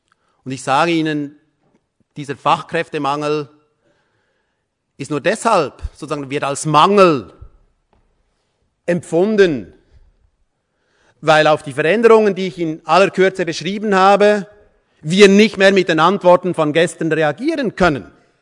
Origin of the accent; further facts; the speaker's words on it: Switzerland; Nachdem Sie mich jetzt als Schweizer eine Stunde angehört haben, können Sie davon ausgehen, dass Schweizer und Deutsche mehr gemein haben als Trennendes.